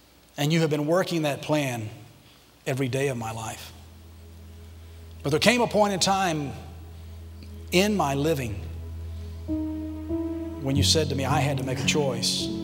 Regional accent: Atlanta, Georgia, United States; born there; I was born in Crawford Long Hospital in Atlanta, Georgia.

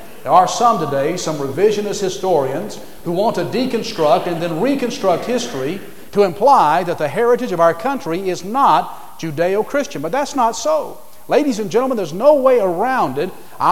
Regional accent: United States; I don't mind telling you I'm an American, and I am proud that I am an American.

